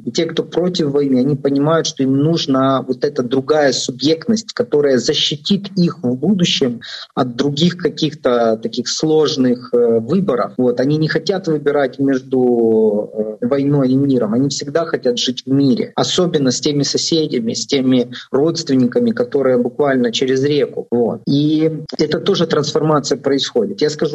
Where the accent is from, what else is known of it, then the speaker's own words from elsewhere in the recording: Belarus; Это я, белорус и белорусский народ